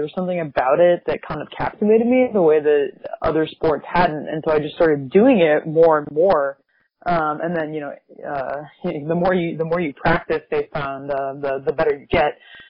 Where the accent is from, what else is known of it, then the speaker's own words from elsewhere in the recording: Washington, District of Columbia, United States; Yeah, so I grew up in Washington, D.C., home club, Chevy Chase Fencing Club, though I also fenced a bit at D.C. Fencers Club.